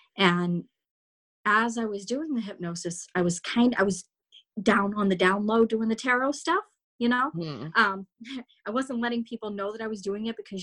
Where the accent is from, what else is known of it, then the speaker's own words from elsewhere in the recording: Hollis, New Hampshire, United States; I'm from Hollis, New Hampshire, and I have been doing tarot for about 4 years as a profession.